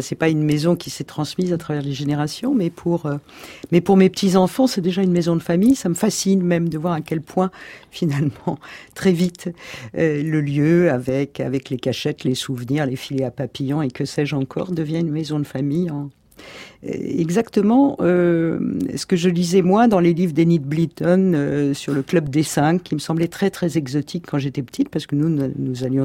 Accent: Paris, Île-de-France, France; Je suis parisienne, mais j'ai une maison dans l'Hérault

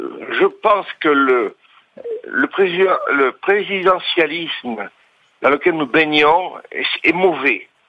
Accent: La Courneuve, Île-de-France, France; Bonjour, je suis de la Courneuve.

